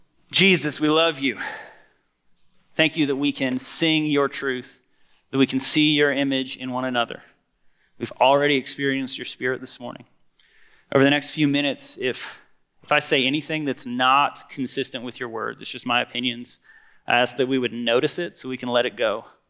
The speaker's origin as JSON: {"language": "English", "region": "the South", "country": "United States", "said": "And here is something else that's true about me. I am from the South."}